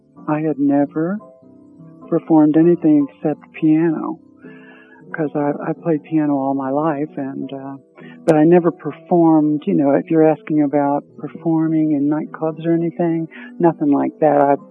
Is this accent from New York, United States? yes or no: no; Kentucky, United States; Well, I grew up in a small town in Kentucky